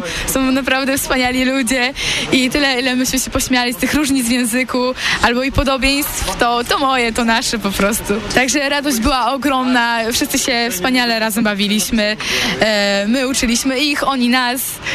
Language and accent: Polish; Nysa, Opole Voivodeship, Poland; jestem z Nysy, z parafii Matki Bożej Bolesnej.